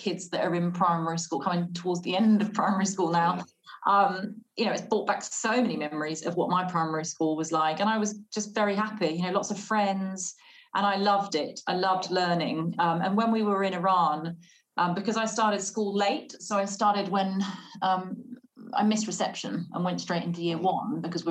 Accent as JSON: {"language": "English", "town": "Hull", "region": "Yorkshire and the Humber", "country": "United Kingdom", "tie": "born there", "said": "And so I was born up north in Hull, and my mum's from up north, and spent a few years up there."}